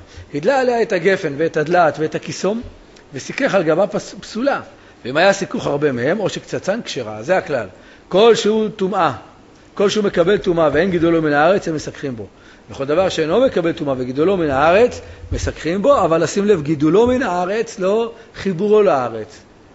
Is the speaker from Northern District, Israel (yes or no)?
no; Jerusalem, Jerusalem District, Israel; אני ראיתי את זה בשכונת הבוחרים שגדלנו שם